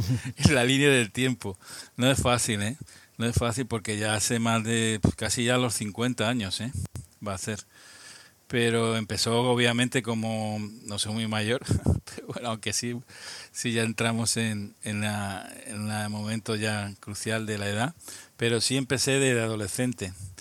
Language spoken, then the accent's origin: Spanish; Albacete, Castilla-La Mancha, Spain; born there; Pues soy un manchego, soy nacido en la ciudad de Albacete, ciudad del mismo nombre que la provincia, y en Albacete ciudad